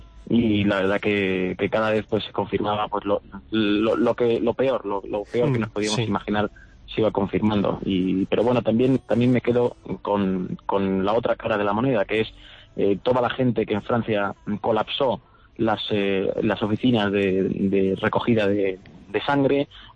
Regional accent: Spain; nosotros como españoles siempre vamos a ayudar en todo lo posible a nuestros vecinos franceses

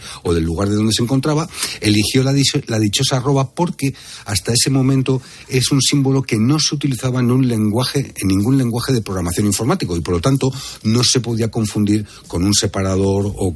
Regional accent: Spain; como español y teniendo una ñ en, mi apellido

